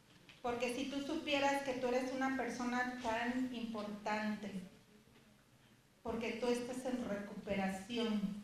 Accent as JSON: {"language": "Spanish", "country": "Mexico", "said": "Ya en México sí le decimos, ¿eh? Google o Google. Porque yo soy de México"}